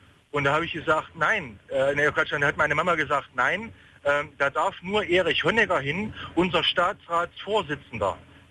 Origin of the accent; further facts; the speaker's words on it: East Germany, Germany; Und eigentlich komme ich aber aus dem Osten.